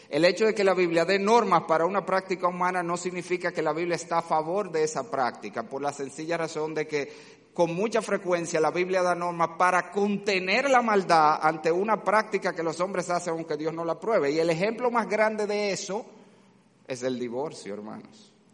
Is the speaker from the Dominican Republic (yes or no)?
yes; Dominican Republic; como dominicanos y como ciudadanos de esta tierra que también lo somos